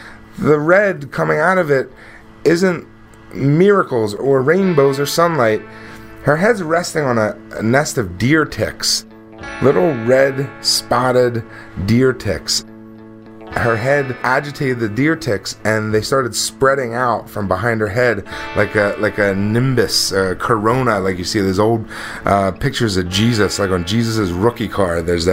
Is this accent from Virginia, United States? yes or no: no; New Jersey, United States; I grew up in South Jersey. If you're not familiar with South Jersey, it's all farms down there.